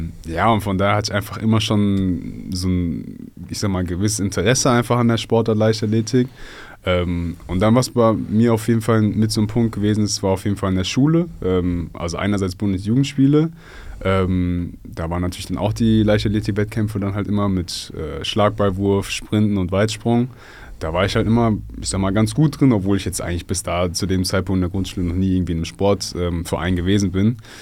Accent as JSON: {"language": "German", "town": "Oberhausen", "region": "North Rhine-Westphalia", "country": "Germany", "tie": "born or raised there", "said": "Also ich bin in Oberhausen geboren, groß geworden und habe dann da 21 Jahre meines Lebens auch gelebt."}